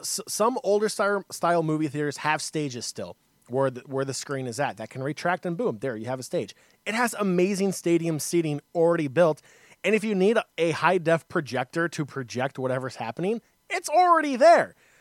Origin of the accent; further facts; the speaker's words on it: Denver, Colorado, United States; I want my hometown team of Denver Broncos.